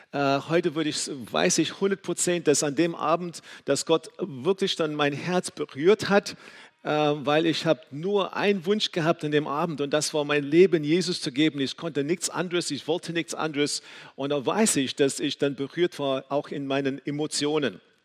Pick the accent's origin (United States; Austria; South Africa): South Africa; Ich bin in einer großen, so traditionellen Kirche dann aufgewachsen in Südafrika.